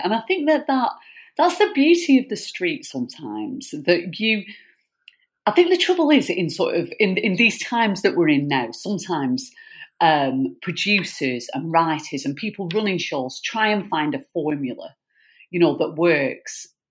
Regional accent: North West England, United Kingdom; I'm a northerner. I'm from Lancashire.

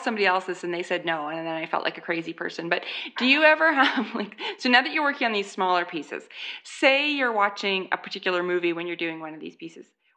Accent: Canada; Well, I'm Canadian.

